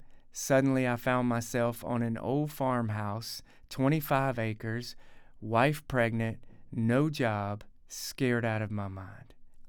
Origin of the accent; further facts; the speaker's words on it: Alabama, United States; So for me, I grew up in South Alabama, and I like to liken it to a kid who grew up out of a suitcase.